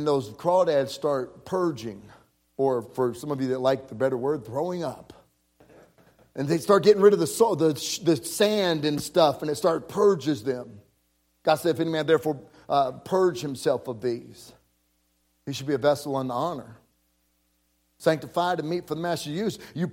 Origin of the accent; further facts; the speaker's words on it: Arkansas, United States; I'm from Arkansas, Southeast Arkansas. I got saved down there. And you know what we have down there? We're 10 miles from Louisiana.